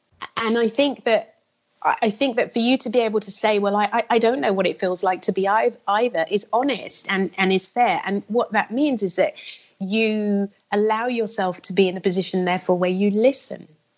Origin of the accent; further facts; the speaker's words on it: London, United Kingdom; we didn't grow up in America, we grew up in the UK and we grew up in South London.